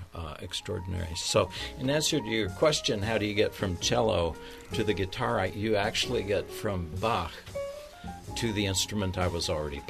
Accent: Oregon, United States; I grew up here in the Rogue Valley.

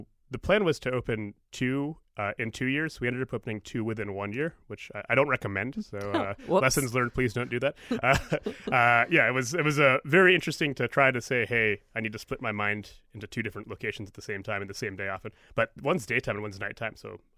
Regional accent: Columbus, Ohio, United States; When I grew up in Columbus in the industry

